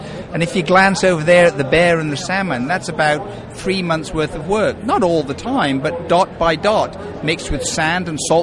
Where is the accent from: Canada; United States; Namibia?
Canada; Sechelt, British Columbia; my hometown is Seychelles in Western Canada, and I'm fortunate enough to live right on the water, and so I dive in the waters of Canada.